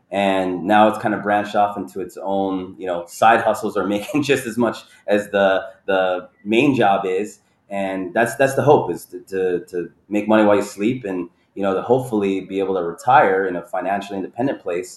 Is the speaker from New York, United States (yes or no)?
no; Los Angeles, California, United States; also born or lived in Arizona; I would claim that I'm from Arizona. I grew up in Los Angeles, went out to Arizona during the LA riots time just to escape, you know, inner city turmoil.